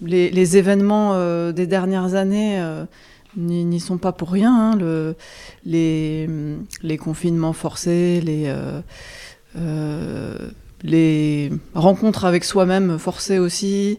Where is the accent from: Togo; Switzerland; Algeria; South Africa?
Algeria; j'ai vécu toute mon enfance, mon adolescence en Algérie. J'ai des origines espagnoles de par mon grand-père, alsaciennes aussi.